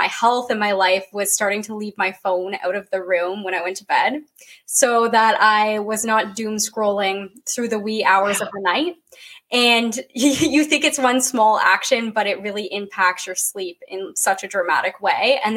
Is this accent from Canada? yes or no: yes; Canada; So I'm from Canada.